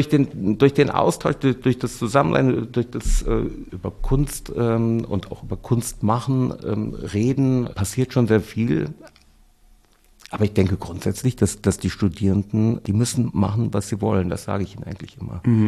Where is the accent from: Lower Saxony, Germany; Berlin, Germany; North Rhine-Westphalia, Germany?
North Rhine-Westphalia, Germany; Cologne; born there; als geborener Kölner